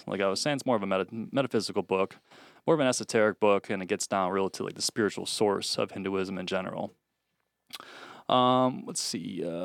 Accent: United States; I'm from America, so a lot of these things I've come to know or whatever

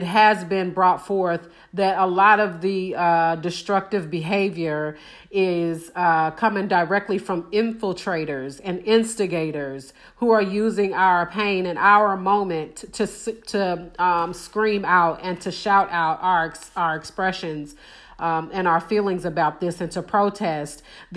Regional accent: Indianapolis, Indiana, United States; She is in my hometown in Indianapolis.

